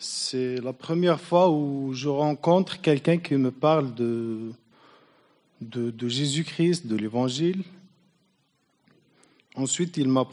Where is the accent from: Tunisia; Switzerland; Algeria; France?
Algeria; Je suis algérien. J'ai 33 ans. Je suis marié. J'ai deux enfants. Je suis un converti de l'islam.